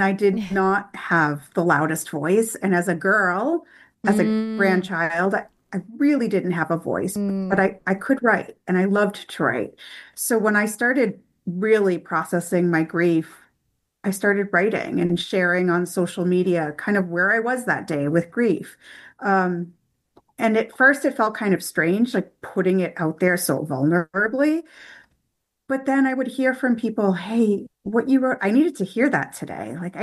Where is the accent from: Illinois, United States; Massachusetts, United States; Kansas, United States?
Massachusetts, United States; Boston; Like, we grew up in Boston and my brother loved the city.